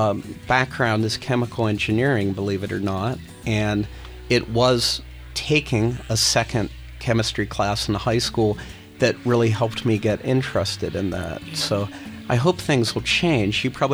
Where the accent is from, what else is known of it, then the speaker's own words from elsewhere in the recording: Wilkinsburg, Pennsylvania, United States; Because I grew up near Wilkinsburg back when the trolleys ran, but I remember Wilkinsburg High School pretty well.